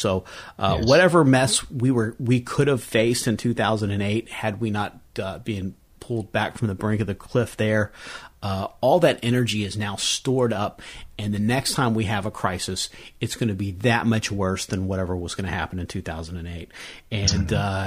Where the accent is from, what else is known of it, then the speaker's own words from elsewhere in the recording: Kentucky, United States; I grew up in Kentucky. Both of my grandparents had farms.